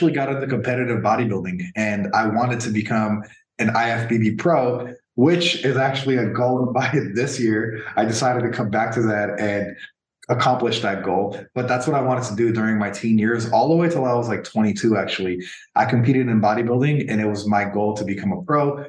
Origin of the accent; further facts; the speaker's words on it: California, United States; moved away as an adult; so I was born in the Bay Area, in the San Francisco Bay Area. That's where I was born and raised most of my life up until I would say about 25 years old.